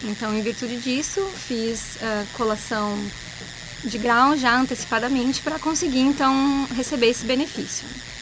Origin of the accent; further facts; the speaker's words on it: Lajeado, Rio Grande do Sul, Brazil; mas sou natural aqui de Lajeado.